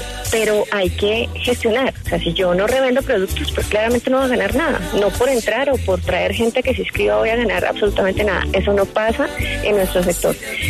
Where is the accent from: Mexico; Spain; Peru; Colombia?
Colombia; Bucaramanga, Santander; Nosotros somos obviamente de Bucaramanga, de esas familias que son como muy pegadas para todos, ¿no?